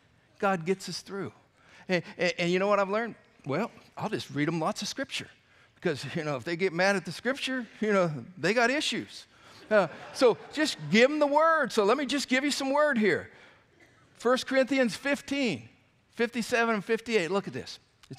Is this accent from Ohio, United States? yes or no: yes; Ohio, United States; when growing up in Northeast Ohio, there were times where we had some great snowstorms